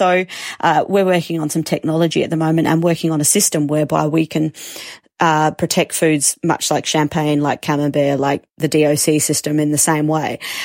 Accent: Australia; Everyone's going to be proud of being Australian and of our cultural past and our future and our possibility moving into the future.

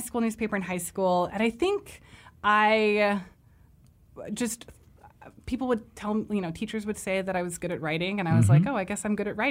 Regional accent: Miami, Florida, United States; Yeah. And so I grew up reading the Miami Herald, and I think that was part of it too.

